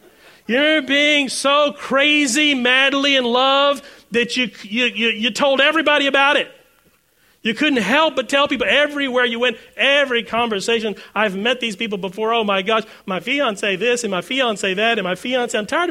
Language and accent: English; Houston, Texas, United States; I grew up in Houston, concrete jungles of Houston.